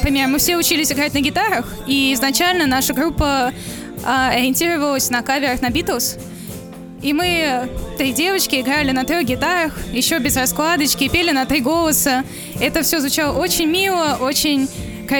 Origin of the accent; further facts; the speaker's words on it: Bashkortostan, Russia; Дело в том, что мы приехали из Башкортостана, столица Башкортостан, поэтому...